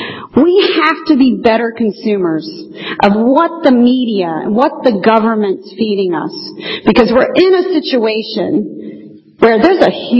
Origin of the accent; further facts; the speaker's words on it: Virginia, United States; I'm from Virginia, where we had party lines, so sometimes you had to go over to the neighbor's house.